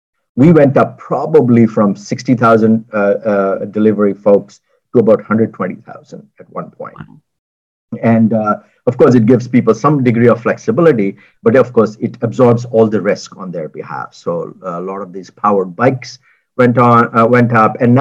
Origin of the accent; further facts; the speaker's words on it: Odisha, India; And I'm Odia, partly. My mom is Odia, and I come from Odisha